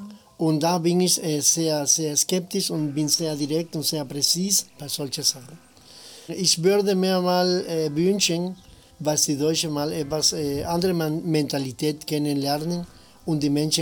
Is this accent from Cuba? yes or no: yes; Cuba; German is a second language; Meine Heimat ist das ganz einfach. Zum Beispiel diese Freundlichkeit. Die Kubaner haben gar nichts.